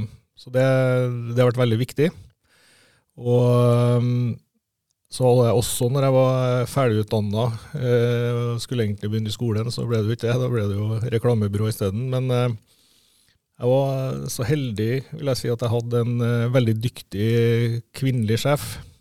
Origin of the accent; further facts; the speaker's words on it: Stjørdal, Trøndelag, Norway; also born or lived in Australia; jeg vokst opp på Stjørdalen. Egentlig på der, jeg vokste opp der golfbanen på Stjørdalen ligger, men den gangen så var det noe golfbane. Så da var jeg brukt den som skibakke. Jeg har bodd I store deler av livet mitt I Trondheim. Jeg har bodd en del på Østlandet.